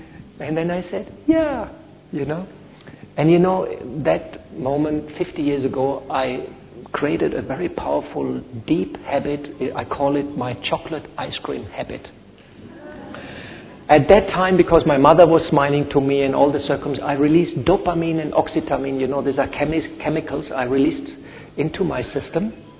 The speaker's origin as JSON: {"language": "English", "country": "Germany", "second_language": "English", "said": "I'm from Germany, even Deutsche Bank, which was so solid, is now almost bankrupt."}